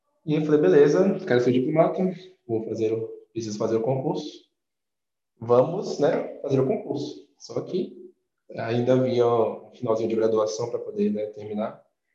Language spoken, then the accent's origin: Portuguese; Brasília, Federal District, Brazil; sou brasiliense, nascido e criado aqui em Brasília mesmo.